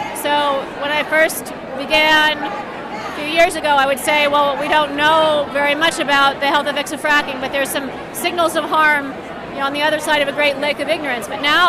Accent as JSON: {"language": "English", "town": "Trumansburg", "region": "New York", "country": "United States", "said": "I'm from Trumansburg, New York."}